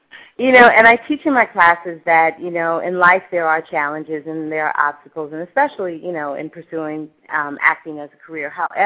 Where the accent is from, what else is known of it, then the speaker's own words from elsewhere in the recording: San Francisco, California, United States; I'm from San Francisco, born and raised, and, you know, I just have a deep appreciative love and respect for theater and actors.